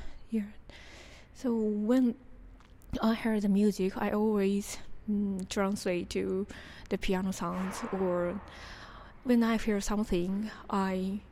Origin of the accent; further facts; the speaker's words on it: Japan; English is a second language; I'm from Japan.